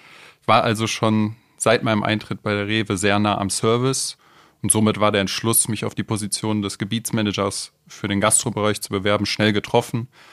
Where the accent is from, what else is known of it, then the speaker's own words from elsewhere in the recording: Dormagen, North Rhine-Westphalia, Germany; Ich komme aus dem schönen Dormagen, gelegen zwischen Köln und Düsseldorf, also genau in der Mitte oder relativ in der Mitte. Bin 31 Jahre alt